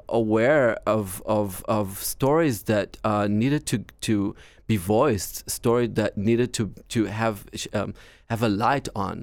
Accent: Israel; because they were worried about my accent and the fact that I didn't have enough experience in film. So I remember I was like, okay, if I can't even do that, you know, play those parts, what am I going to do? So I had to give up on my dream to become an actor. It wasn't easy. I moved back to Israel.

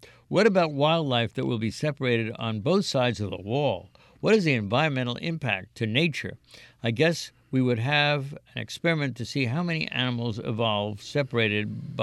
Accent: Great Barrington, Massachusetts, United States; There were so many people who came over from my hometown of Great Barrington alone and other places

